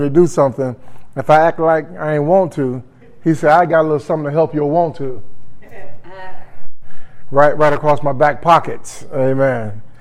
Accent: Chicago, Illinois, United States; So I was born and half raised in Chicago, got jumped in a gang at a very early age.

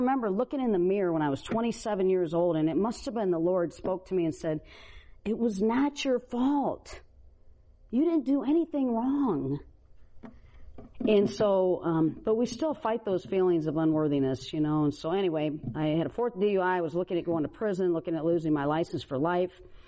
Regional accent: Maumee, Ohio, United States; So I was born in Toledo, Ohio, taken by the state as an infant, put in and out of abusive foster homes till I was about 10 years old

